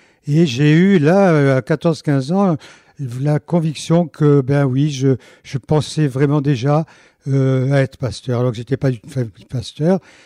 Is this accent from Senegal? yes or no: no; Casablanca, Casablanca-Settat, Morocco; born there; Je suis né au Maroc, à Casablanca, et ma famille, j'étais la cinquième génération, puisque … provient de la Syrie, Liban.